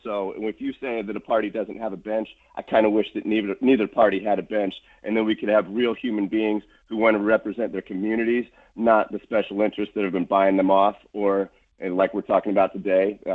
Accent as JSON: {"language": "English", "town": "Jefferson City", "region": "Missouri", "country": "United States", "tie": "born or raised there", "said": "I grew up down in Jeff City, working class neighborhood."}